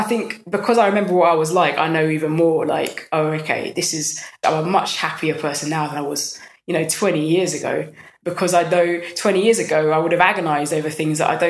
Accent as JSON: {"language": "English", "region": "London", "country": "United Kingdom", "said": "That's why I'm from London."}